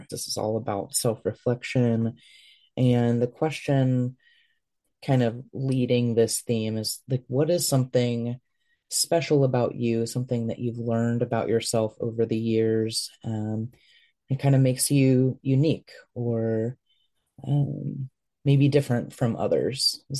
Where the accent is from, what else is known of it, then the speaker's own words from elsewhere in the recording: Kentucky, United States; It's no secret that I'm originally from Kentucky. So we were neighbors, I guess, growing up and didn't know it.